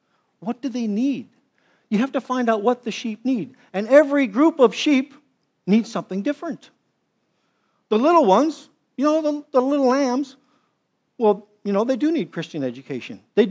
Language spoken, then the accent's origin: English; Arizona, United States; and I was raised in Arizona, and all the turf wars they had with, you know, cows and sheep